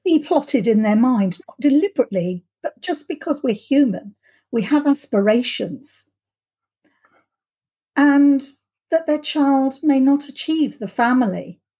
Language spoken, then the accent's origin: English; Reading, South East England, United Kingdom; But for me, a great deal of them were in London, whereas I grew up in Reading.